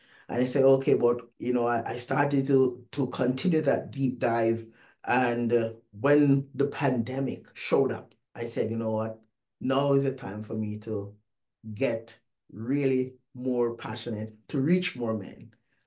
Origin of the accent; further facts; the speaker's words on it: Jamaica; I'm from Jamaica. I'm cool, calm, collective.